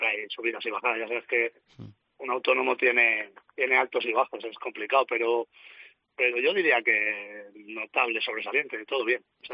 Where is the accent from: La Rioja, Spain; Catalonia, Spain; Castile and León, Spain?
Castile and León, Spain; San Juan; yo soy de San Juan, de un pueblo pequeño de Segovia